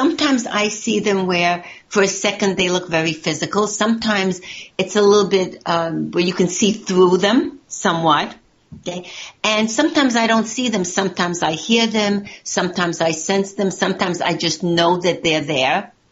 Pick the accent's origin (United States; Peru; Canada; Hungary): Hungary; Budapest; Well, I'm from Hungary. I'm from Budapest.